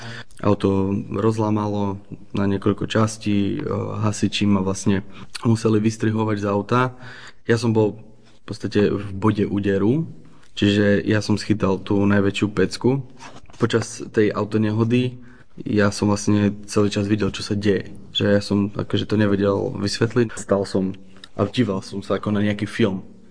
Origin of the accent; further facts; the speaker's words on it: Prešov, Prešov Region, Slovakia; pochádzam z Prešova. Mám 34 rokov, som manžel, otec, mám jedného syna.